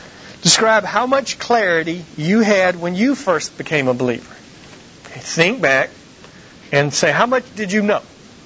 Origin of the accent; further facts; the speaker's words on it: Southern United States, United States; or down where I grew up in the Bible Belt or something